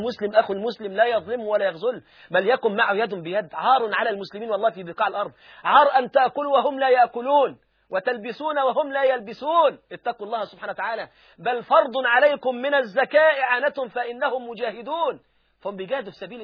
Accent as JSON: {"language": "Arabic", "country": "Egypt", "said": "عندنا في مصر"}